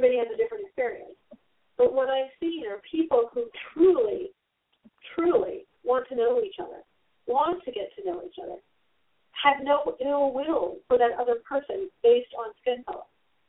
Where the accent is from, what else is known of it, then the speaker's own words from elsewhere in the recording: the South, United States; I grew up in the South, and I went to a school where we had black students and white students.